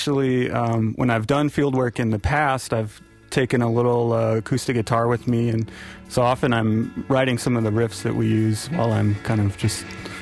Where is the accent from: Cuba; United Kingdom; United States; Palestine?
United States; San Antonio, Texas; also born or lived in Austin; I grew up in San Antonio, went to school in Austin, and then moved up here for graduate school.